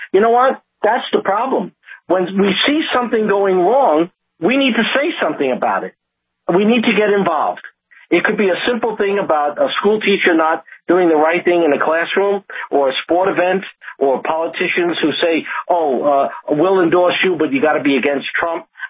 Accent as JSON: {"language": "English", "region": "New York", "country": "United States", "said": "And I told them, I'm from New York."}